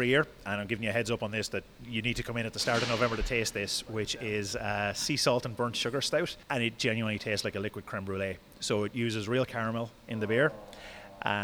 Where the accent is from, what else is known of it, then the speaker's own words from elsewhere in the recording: Carlow, Leinster, Ireland; And I'm from Carlo on the Wexford border originally, so that is the smell of my childhood coming through